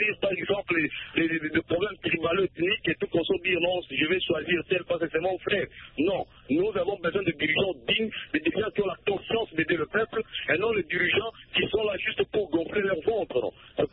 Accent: DR Congo; Parce que chez nous, en RDC, ça ne marche pas.

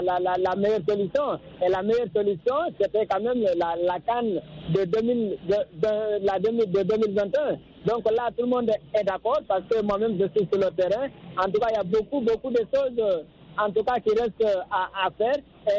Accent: Guinea; la Guinée-Conakry, mon pays d'origine.

